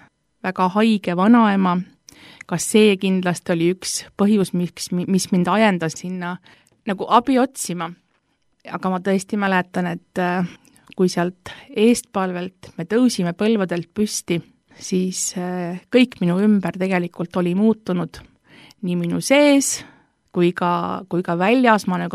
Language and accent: Estonian; Eikla, Saare County, Estonia; Mina ei ole jah pärit suurest perest ja olen pärit Eiklast, ma olen maalt ja minu pühapäevakooli aastad möödusid Eikla palvemajas. Ja sealt ma olen välja kasvanud